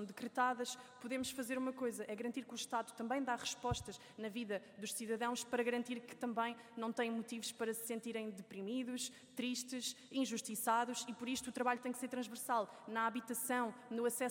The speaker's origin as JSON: {"language": "Portuguese", "region": "Setúbal", "country": "Portugal", "tie": "born or raised there", "said": "ao dirigir-me ao Círculo de Setúbal, uma vez que foi o círculo onde nasci e cresci"}